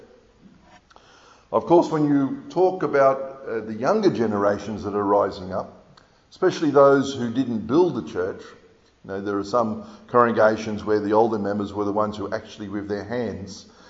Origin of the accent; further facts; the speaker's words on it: Sydney, New South Wales, Australia; when I grew up in Sydney, it was required.